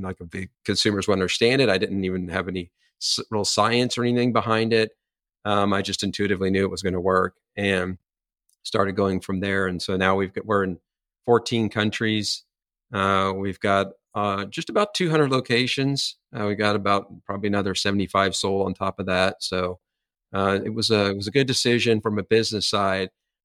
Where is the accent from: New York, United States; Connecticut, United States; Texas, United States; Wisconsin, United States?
Texas, United States; And I'm from the South. I'm originally from Texas. And in the South, we're kind.